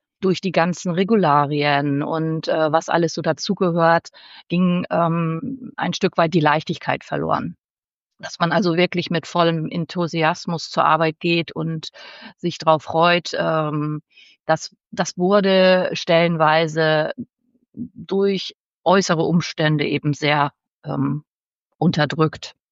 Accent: Schleswig-Holstein, Germany; Ich wohne hier oben in Deutschland im schönen Schleswig-Holstein. Zwischen Nordsee und Hamburg habe ich meine Heimat. Also ich bin komplett vom Wasser und umgeben

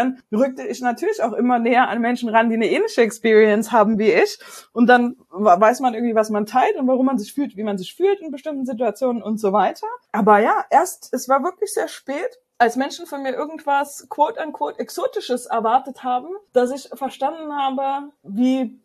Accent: Chemnitz, Saxony, Germany; Ich komme aus Chemnitz.

